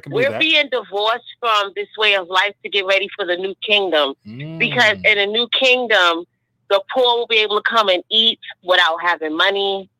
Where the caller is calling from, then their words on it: Brooklyn, New York, United States; I'm calling from Brooklyn.